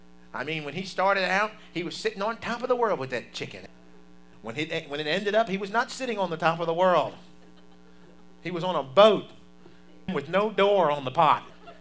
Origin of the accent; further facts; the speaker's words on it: Baltimore, Maryland, United States; In Baltimore, Maryland, I'm from Baltimore.